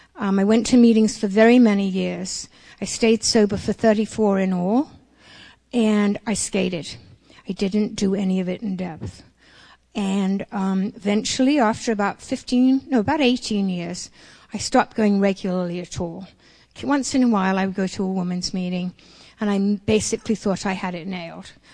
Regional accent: England, United Kingdom; So I'm going to start with where I came from. I grew up in England.

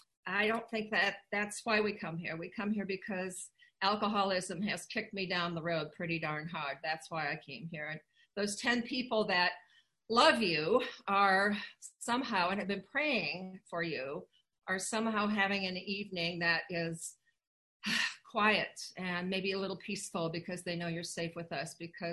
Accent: Iowa, United States; And I grew up in a community. I grew up in Iowa. There was community. My dad was Czech.

